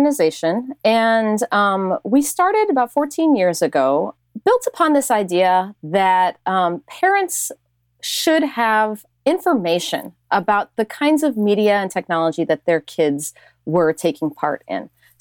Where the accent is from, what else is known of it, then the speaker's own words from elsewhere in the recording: Illinois, United States; growing up in Central Illinois, being very, very outspoken and very weird, you know, if you are in a small town of 1,000 people